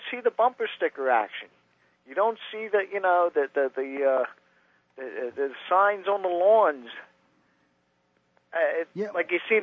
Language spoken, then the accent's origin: English; Ireland; As an Irish Catholic, I sit there and say, what is so hard to understand here?